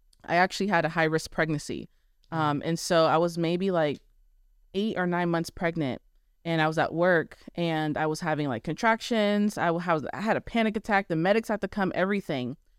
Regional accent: Arizona, United States; moved away as an adult; I got pregnant, dropped out of college, moved 1,000 miles from my hometown.

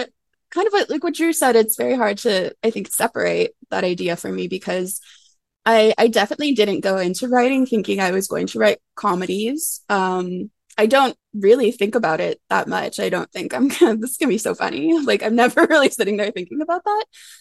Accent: Manitoba, Canada; the piece was very much like rooted in growing up in Manitoba and hearing how our history was taught

